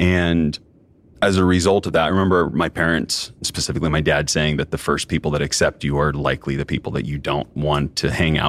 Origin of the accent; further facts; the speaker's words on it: Oregon, United States; Typically, I acknowledge that I grew up in Southern Oregon.